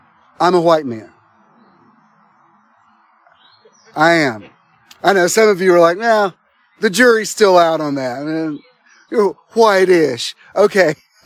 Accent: Atlanta, Georgia, United States; I will always be Southern. Because of growing up in Atlanta, I've lived very close to memories of the Confederacy.

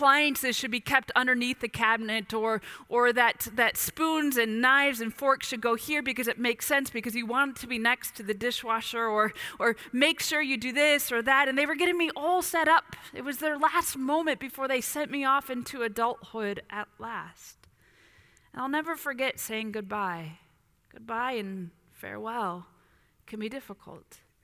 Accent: Bourbonnais, Illinois, United States; moved away as an adult; also born or lived in upstate New York; I'll never forget my first major life transition when I left my hometown of Bourbonnais, Illinois, for the first time ever. I mean, of course, we traveled on vacations, but I left for good. Moved from Bourbonnais, Illinois to upstate New York. I was 23 years old.

